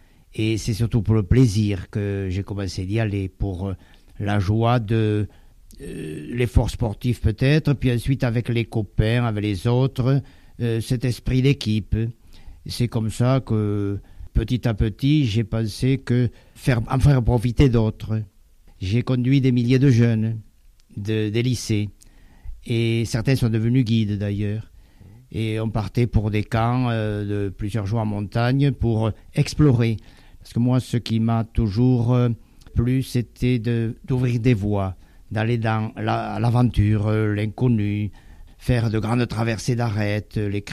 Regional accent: Cazères, Occitanie, France; puisque je suis né à Caserres sur Garonne

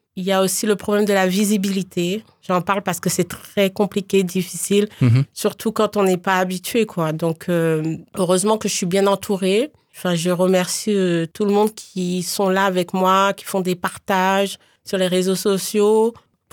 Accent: Paris, Île-de-France, France; voilà, je suis d'origine guadeloupéenne, mais née à Paris. J'ai vécu à Paris, dans la banlieue parisienne.

